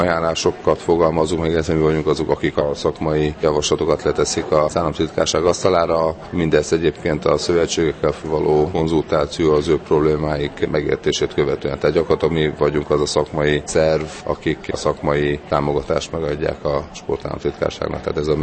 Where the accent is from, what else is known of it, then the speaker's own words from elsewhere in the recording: Hungary; én, mint magyar